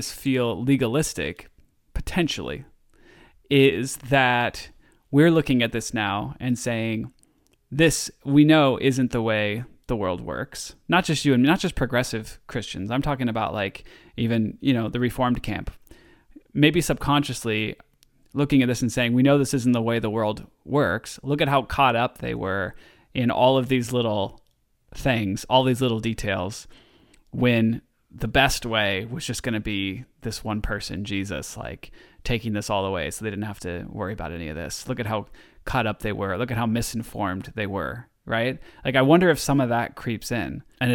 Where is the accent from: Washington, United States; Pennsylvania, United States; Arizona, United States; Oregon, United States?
Oregon, United States; also born or lived in Southern California; I did when I was younger and I lived in Southern California because it was an orange. And like I'm from Oregon. Oranges just don't grow here.